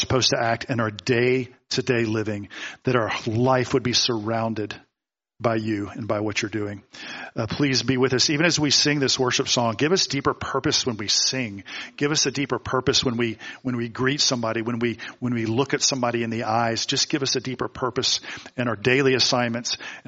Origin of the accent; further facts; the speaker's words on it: the South, United States; And I was going to college in Boston. I grew up in the South, so it was frightening to go to a big city, cultural melting pot, Boston, Massachusetts, and I was frightened.